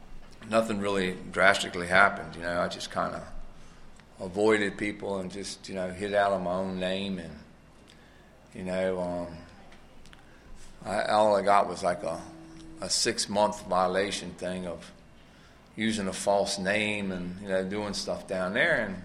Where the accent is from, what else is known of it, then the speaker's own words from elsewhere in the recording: Roanoke, Virginia, United States; Come from the Roanoke, Virginia area originally. It's my hometown. I'm one of them moonshine boys that make it up there in the mountains.